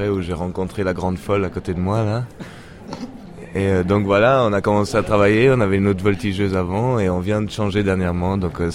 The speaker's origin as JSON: {"language": "French", "country": "Switzerland", "said": "Moi je suis suisse en fait, je viens d'une petite région et mes parents ont une école de cirque en Suisse"}